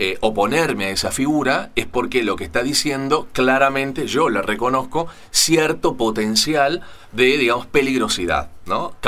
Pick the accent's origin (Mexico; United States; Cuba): Cuba; Yo soy cubana, vivo en Cuba y vivo las mismas vicisitudes que el cubano.